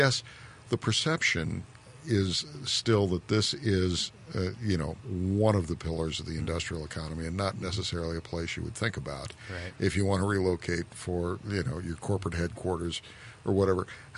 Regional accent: Cleveland, Ohio, United States; born there; Yeah, I was born in Cleveland. I have a pretty good idea of what it's like there.

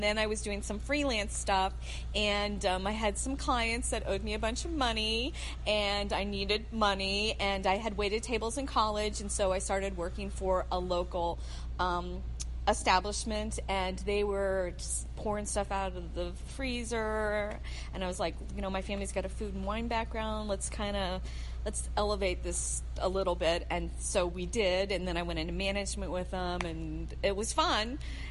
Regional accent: Cleveland, Ohio, United States; My mom and dad are from Southern California, and I grew up in Cleveland, and we couldn't get tortillas, and so we used to make our own tortillas.

